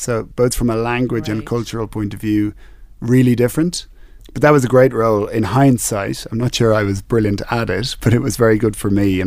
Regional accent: Ireland; I was born in Ireland. I was educated in Ireland.

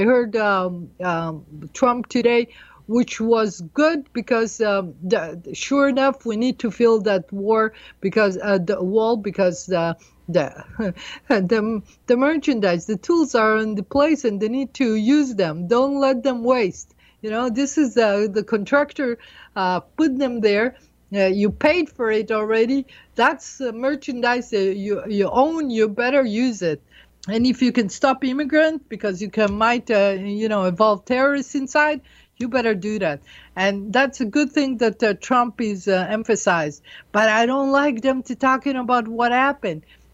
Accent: United States; now in Israel; because I'm an American, it's always, you know, you feel like in America, Israelis, you don't know if Israeli or American.

